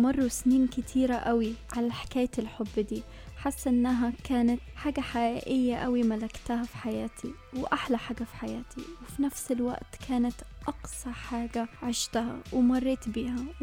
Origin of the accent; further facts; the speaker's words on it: Cairo, Cairo Governorate, Egypt; أنا مصرية من القاهرة بس ما تولدتش فيها. بابايا ومامتي اتجوزوا وهم صغيرين قوي وسافروا يشتغلوا برا من بداية حياتهم. أنا وأخواتي كلنا تولدنا وتربينا برا وكبرنا في بلد تاني غير بلدنا